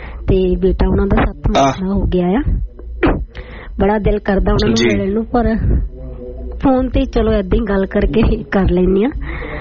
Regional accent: Punjab, India; moved away; ਉੱਥੋਂ ਇੰਡੀਆ ਤੇ ਮੈਂ ਪੰਜਾਬ ਤੋਂ ਆਈ ਹਾਂ

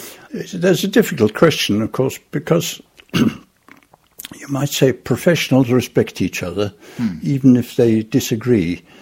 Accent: United Kingdom; We come from Great Britain, where on the whole, it's a fairly tight intellectual community.

